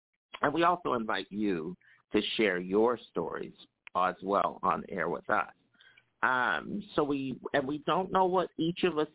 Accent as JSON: {"language": "English", "town": "Philadelphia", "region": "Pennsylvania", "country": "United States", "tie": "born or raised there", "said": "I remember going to the Uptown Theater as well growing up in Philadelphia."}